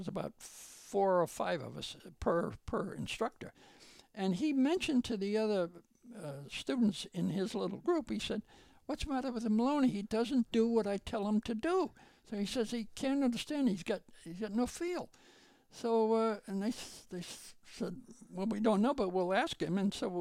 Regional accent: New York, United States; I was always interested in the sea because I grew up on Long Island. I used to sail and boat and fish.

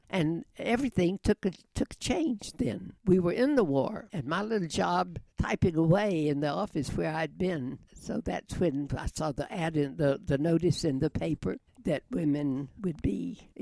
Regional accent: the South, United States; Dinner was at noontime, you know. I'm from the South.

